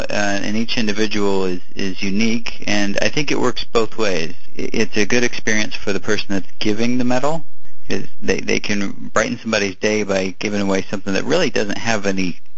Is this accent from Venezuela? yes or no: no; Indianapolis, Indiana, United States; so I was in Chicago, and I grew up in Indianapolis, and I had always had kind of a thought in the back of my head what it would be like to run from Chicago to Indianapolis